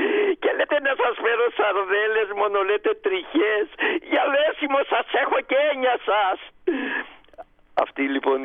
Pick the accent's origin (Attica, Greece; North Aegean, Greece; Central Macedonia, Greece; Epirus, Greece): Attica, Greece; Athens; Εγώ είμαι Πελοποννήσιος, είμαι από την Αρκαδία η καταγωγή μου, γεννήθηκα εδώ και μεγάλωσα στην Αθήνα.